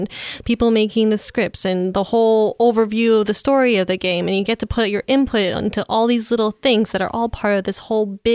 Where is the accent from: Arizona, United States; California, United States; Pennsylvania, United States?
Arizona, United States; born or raised there